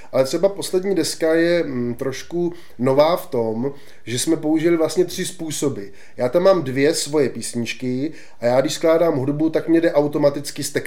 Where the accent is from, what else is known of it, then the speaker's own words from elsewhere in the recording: Sokoleč, Central Bohemian Region, Czechia; když řekneš někde, že jsme ze Sokolči, tak se všichni ptají, kde odkud jsme